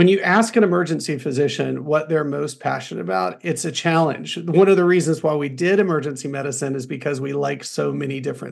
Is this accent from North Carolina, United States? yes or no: yes; North Carolina, United States; I'm from North Carolina, so I have a lot of affinity to the school there.